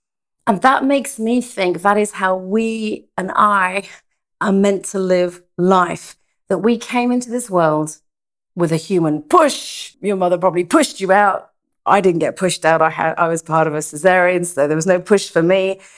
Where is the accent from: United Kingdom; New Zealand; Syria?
United Kingdom; England; moved away as an adult; When I moved here from England those years ago, the first few years I really, really wrestled with.